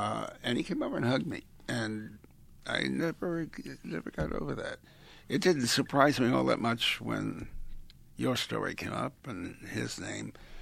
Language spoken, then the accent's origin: English; Hartford, Connecticut, United States; but I came from Hartford, which was a big insurance town at the time.